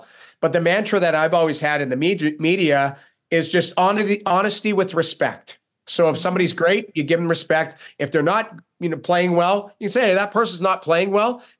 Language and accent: English; Edmonton, Alberta, Canada; But I grew up in Edmonton. And that was in the '80s when they were winning cups.